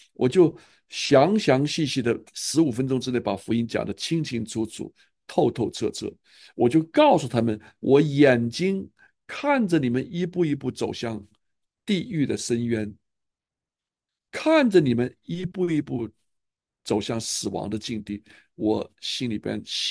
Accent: China; 我们在中国长大的家庭哪有不吵架？

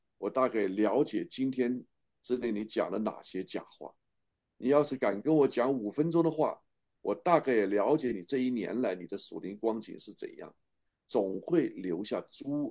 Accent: China; moved away; 我们过去在中国大陆成长的

